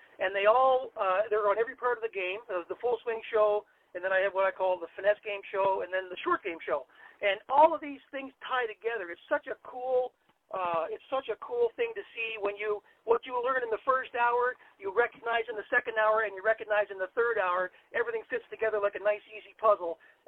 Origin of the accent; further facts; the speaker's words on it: Canada; me being a Canadian, I've been all over the world